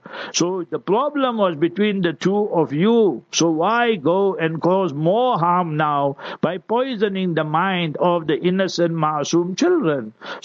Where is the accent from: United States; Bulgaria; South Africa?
South Africa; Heidelberg, Gauteng; born there; Where I was born in Heidelberg, lo and behold, we were three Muslim families, our house and our shop, and then my neighbors, their shop was not there, but their houses were there.